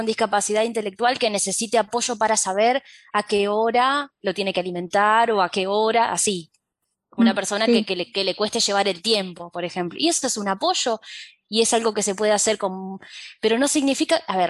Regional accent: Santa Fe, Argentina; Yo soy de Santa Fe

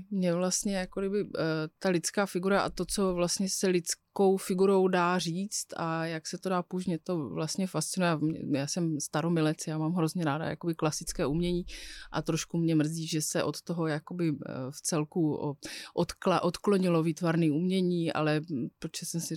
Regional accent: Opava, Moravian-Silesian Region, Czechia; born there; v Opavě, to je moje rodné město

